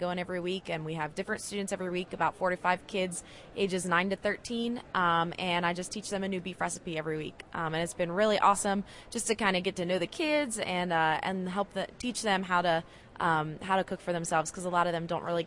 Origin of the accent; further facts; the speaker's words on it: Pennsylvania, United States; I'm from Pennsylvania, and I'm currently a student at Penn State University.